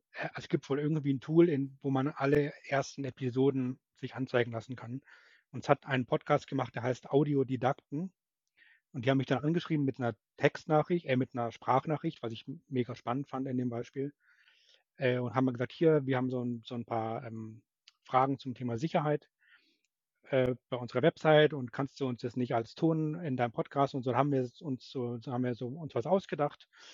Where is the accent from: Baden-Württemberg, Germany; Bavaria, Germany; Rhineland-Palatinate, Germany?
Bavaria, Germany; Munich; now in Hamburg, Germany; ich komme aus München und bin jetzt in Hamburg